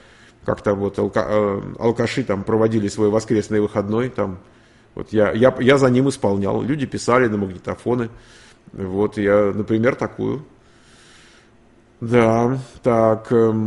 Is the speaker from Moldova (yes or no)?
no; Moscow, Russia; я из Москвы